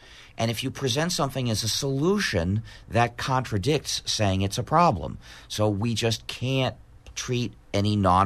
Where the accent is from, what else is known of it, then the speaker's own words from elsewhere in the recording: Manhattan, New York, United States; now in Cambridge, United States; I grew up in Manhattan, and I reside officially in Cambridge, Massachusetts.